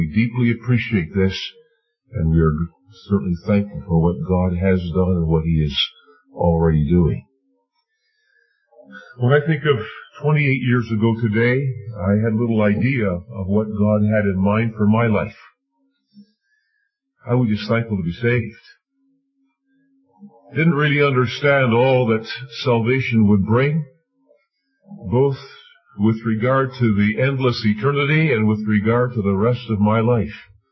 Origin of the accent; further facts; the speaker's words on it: Leamington, Ontario, Canada; My hometown is Leamington, as I mentioned last night. The nearest assembly was the Assembly of Merlin, 25 miles away.